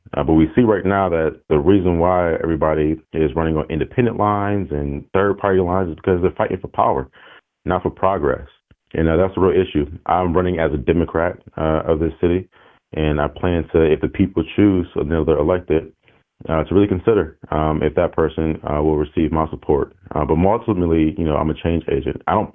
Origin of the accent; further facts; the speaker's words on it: Buffalo, New York, United States; being born and raised in Buffalo, one of the most challenged parts of the Buffalo